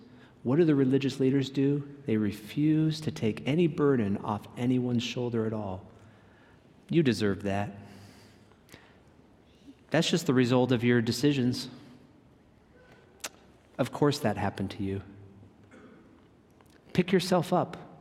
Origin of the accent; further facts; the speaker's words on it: Minnesota, United States; I mean, we're from Minnesota. We get this.